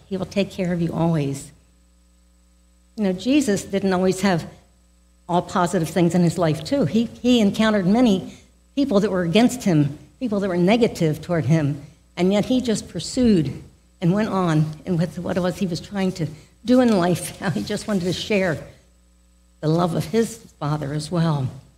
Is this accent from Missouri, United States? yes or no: no; New Jersey, United States; also born or lived in South Dakota / Okinawa / Saudi Arabia; So now, I grew up in South Jersey. I lived there most of my life, but I also lived in South Dakota, Okinawa, Saudi Arabia.